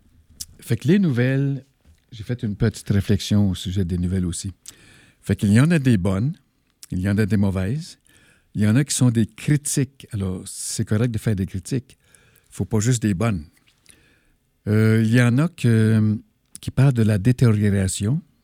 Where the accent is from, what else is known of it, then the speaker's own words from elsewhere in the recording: Quebec, Canada; parce que moi, je viens de l'Abitibi, là, que Rouyn-Noranda, ça pollue énormément d'arsenic